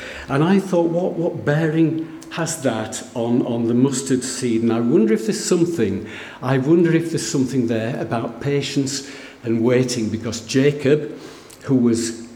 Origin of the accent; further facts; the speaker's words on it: Yorkshire and the Humber, United Kingdom; I know I'm from West Yorkshire